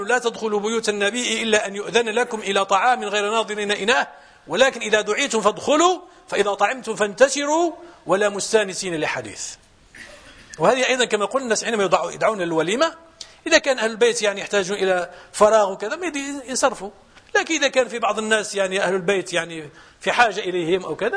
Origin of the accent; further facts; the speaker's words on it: Morocco; واحد هذا من العلماء يعني عندنا في المغرب